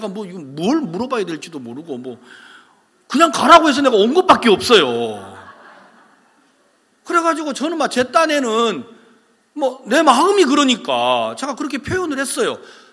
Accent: South Korea; 저는 한국에서 왔는데 영어도 못하고 에스파뇰도 못하는

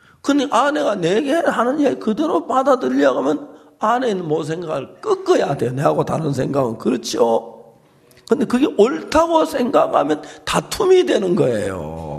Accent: South Korea; 내가 한국 사람을 그런지 몰라도 자연히 쉽게 뭐 딱딱 되돌아니

